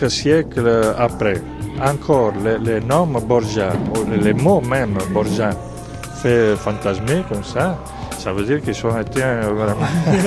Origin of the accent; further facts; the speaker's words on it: Italy; Comme, bon, comme je suis italien, je ne me permets pas de juger